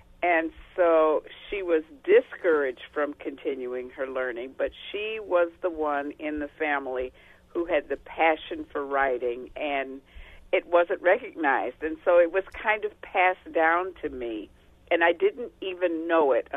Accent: Cleveland, Ohio, United States; And I grew up in Cleveland, Ohio, which was a big city. I didn't grow up in the South.

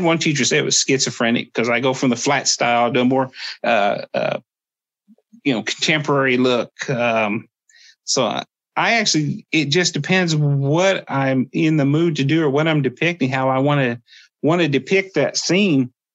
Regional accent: Southeastern United States, United States; So a lot of times when I produce work on my people in the Muskogee, we're Southeastern Indian.

